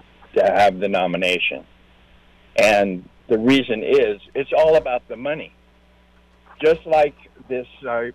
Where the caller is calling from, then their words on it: Redding, California, United States; I'm calling from Redding, California.